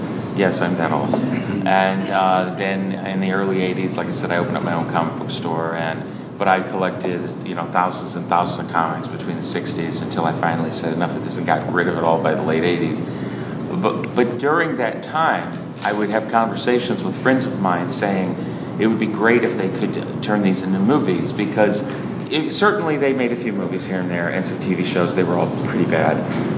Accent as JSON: {"language": "English", "town": "St. Louis", "region": "Missouri", "country": "United States", "also_born_or_lived": "Los Angeles", "said": "I'm from St. Louis, but I lived in Los Angeles."}